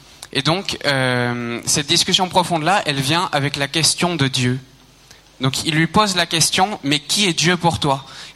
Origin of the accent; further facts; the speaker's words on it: Vannes, Brittany, France; moi j'ai eu la chance de pouvoir faire une année de mission chez moi à Vannes, en Bretagne